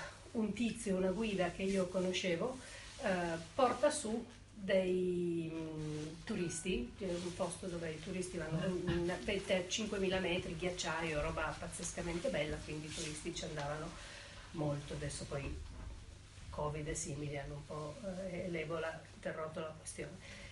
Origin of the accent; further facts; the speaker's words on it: Rosta, Piedmont, Italy; Io sono di Rosta e questa roba mi fa sentire vicina.